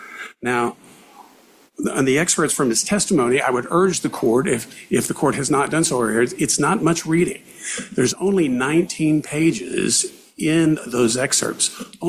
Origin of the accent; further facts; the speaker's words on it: Houston, Texas, United States; I'm from Houston, Texas.